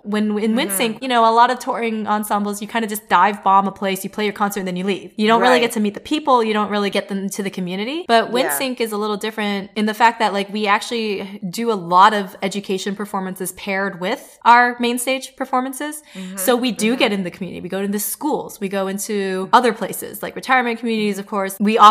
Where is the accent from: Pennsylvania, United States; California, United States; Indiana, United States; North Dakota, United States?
Indiana, United States; Indianapolis; also born or lived in China; Like growing up in Indiana, especially when I was there, I grew up in Indianapolis for part of my childhood, but a lot of the kids at my school had never been out of the state, let alone the country.